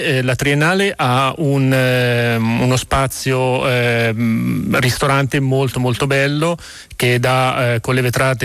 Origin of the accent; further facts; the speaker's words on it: Lombardy, Italy; No, sono brianzolo.